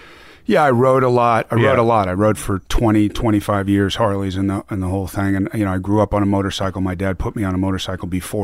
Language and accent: English; Templeton, California, United States; Yeah, I grew up in Templeton, California.